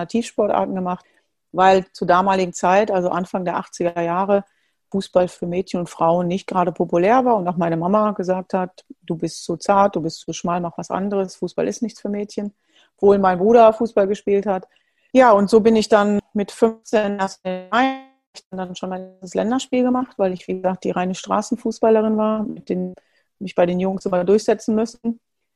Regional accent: Germany; bin zurück in meine Heimat, bin dort angekommen, wo ich lange für gespielt habe.

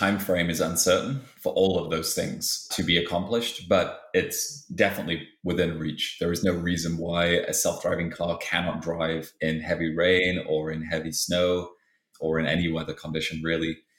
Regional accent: Halifax, Yorkshire and the Humber, United Kingdom; I grew up again in Halifax and we had cobbled streets and they were very wide

